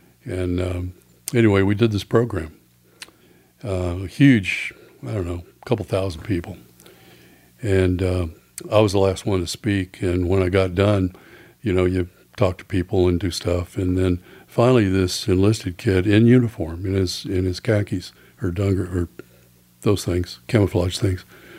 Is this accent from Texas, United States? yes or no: yes; Fort Worth, Texas, United States; here I am 14 years old in a guitar player in a rock band growing up in Fort Worth.